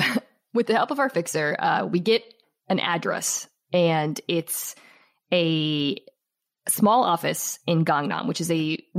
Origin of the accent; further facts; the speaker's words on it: United States; aside from me being an American.